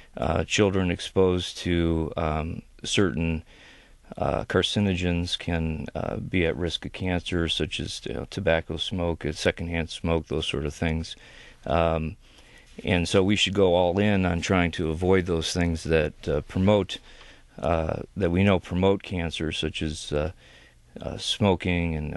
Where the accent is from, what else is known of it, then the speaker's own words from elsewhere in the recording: Sterling Heights, Michigan, United States; I grew up in Sterling Heights